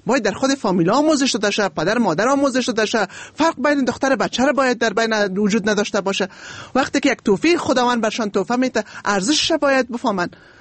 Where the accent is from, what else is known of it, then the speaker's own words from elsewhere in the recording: Afghanistan; ما الحمدلله مسلمان هستیم، ما شما افغان هستیم، جرگه های قومی داریم